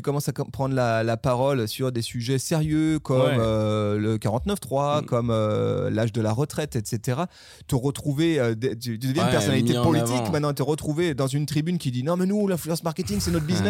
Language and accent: French; France